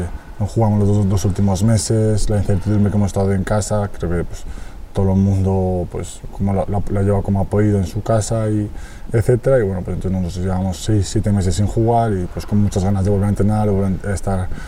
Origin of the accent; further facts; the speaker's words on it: Valladolid, Castile and León, Spain; yo no soy nacido en Valladolid, pero soy criado en Valladolid